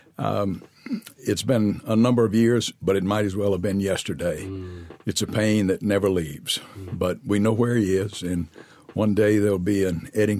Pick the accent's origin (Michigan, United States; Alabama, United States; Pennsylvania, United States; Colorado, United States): Alabama, United States; Mobile; also born or lived in Monroeville, Alabama / New Orleans, Louisiana; I was born in Monroeville, Alabama, and then he moved to New Orleans, Louisiana at First Presbyterian there for a number of years in my early childhood. Yeah. And then he moved to Mobile, Alabama